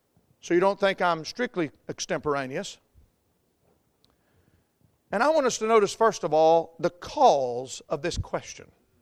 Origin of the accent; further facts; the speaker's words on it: North Carolina, United States; I mean, we're Appalachian people.